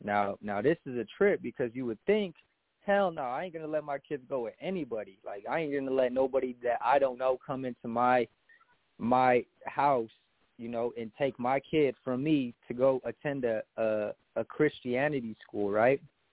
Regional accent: California, United States; born there; I was born in California, and where I came from, you know, it was just violent, you know, gang members, different cities

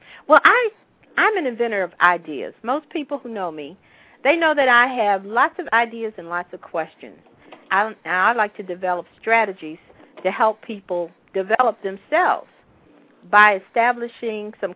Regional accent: Richmond, Virginia, United States; First of all, I am from Richmond, Virginia, hailing from the East Coast.

